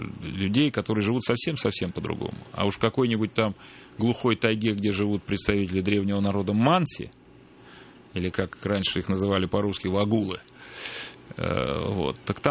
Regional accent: Saint Petersburg, Russia; Я вырос в Питере, в Ленинграде.

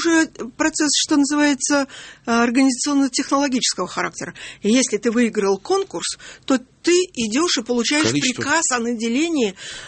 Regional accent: Saint Petersburg, Russia; Я еще вот я из Петербурга сама.

